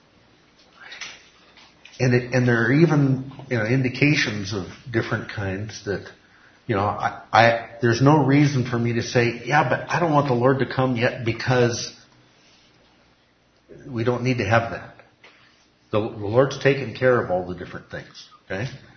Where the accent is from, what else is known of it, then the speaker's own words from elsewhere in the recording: Palo Alto, California, United States; the church I grew up in over in Palo Alto, California